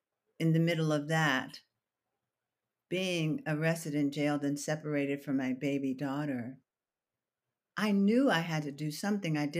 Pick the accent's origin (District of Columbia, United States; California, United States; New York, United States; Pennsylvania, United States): District of Columbia, United States; Washington; Well, I grew up in Washington, D.C., when it was still called Chocolate City.